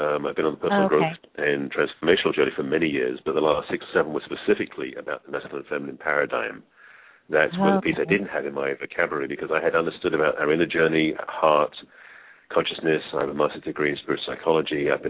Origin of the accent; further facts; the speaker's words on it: England, United Kingdom; accent: English; now in United States; As people discover very quickly, my accent is English, is where I'm from, but I've lived in the United States for just over 30 years.